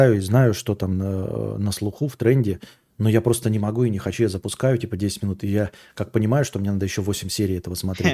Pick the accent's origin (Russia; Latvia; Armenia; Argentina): Russia; Yakutsk, Sakha Republic; born there; Но у меня есть какие-то азиатские черты лица, и... я жил, ну, родился в Якутске